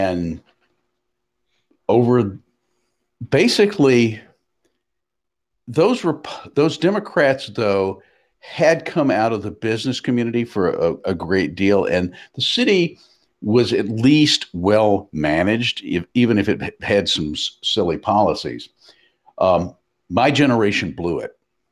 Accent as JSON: {"language": "English", "town": "Nashville", "region": "Tennessee", "country": "United States", "tie": "born or raised there", "said": "I grew up in Nashville, and Stacey, I'm going to flop the next two stories because I'm just going to go ahead and talk about growing up in Nashville."}